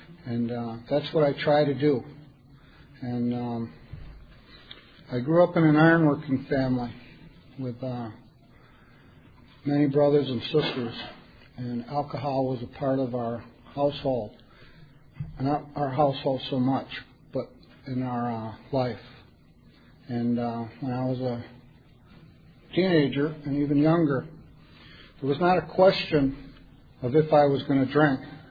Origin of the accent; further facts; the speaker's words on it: New York, United States; I'm an alcoholic. I'm from Seneca Territory in western New York.